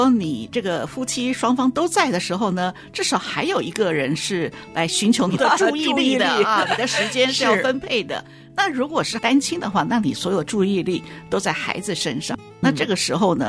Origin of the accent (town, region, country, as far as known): China